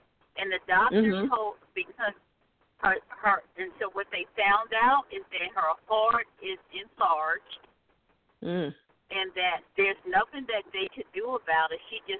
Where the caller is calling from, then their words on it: North Carolina, United States; from North Carolina.